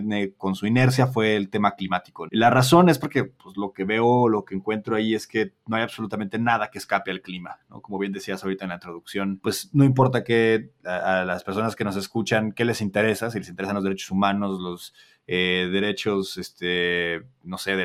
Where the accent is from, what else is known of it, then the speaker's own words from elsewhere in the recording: Chihuahua, Mexico; also born or lived in Guadalajara; Yo soy de Chihuahua y estudié ciencias políticas en Guadalajara.